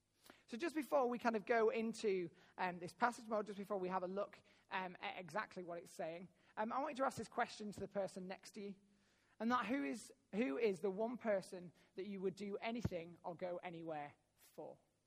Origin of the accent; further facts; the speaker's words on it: Yorkshire and the Humber, United Kingdom; So I grew up in the Yorkshire Dales in Wensleydale, which is surrounded by fields and sheep and cows.